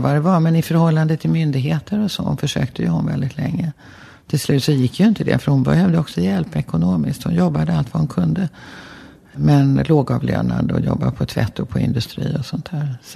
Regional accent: Täby, Stockholm County, Sweden; Alltså jag kommer ju från Täby, jag är född och uppvuxen där. Det var ju landet på den tiden.

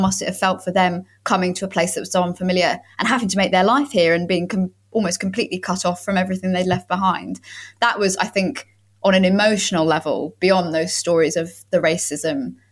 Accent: London, United Kingdom; I've been here in this house for a year now, actually. But my parents, so I grew up in East London, and then my parents moved down to Ramsgate about 10 years ago now.

